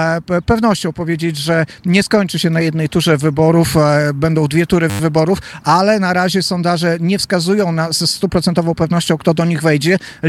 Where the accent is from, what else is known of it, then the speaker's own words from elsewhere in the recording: Lviv, Lviv Oblast, Ukraine; Єстеśmy з західної України, jestem z Lwowa.